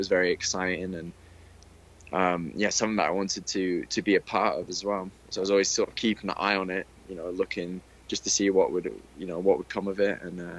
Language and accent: English; England, United Kingdom; growing up in England playing for MK Dons